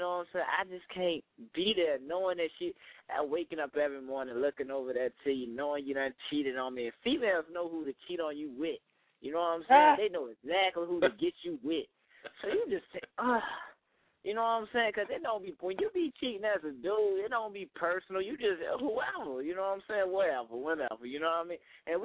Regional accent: Norfolk, Virginia, United States; I'm from Norfolk, Virginia, but I'm in Baltimore, Maryland right now.

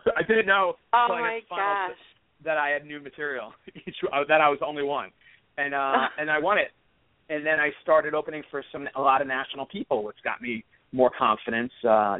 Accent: Marlboro, New Jersey, United States; being brought up in the East Coast, and I was raised in New Jersey in Marlboro, Monmouth County, all my friends were funny.

